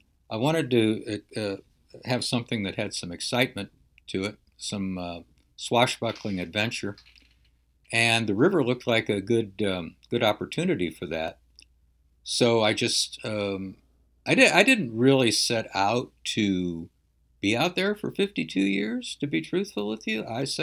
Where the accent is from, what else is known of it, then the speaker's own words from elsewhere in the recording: St. Louis, Missouri, United States; to people in St. Louis, my birthplace.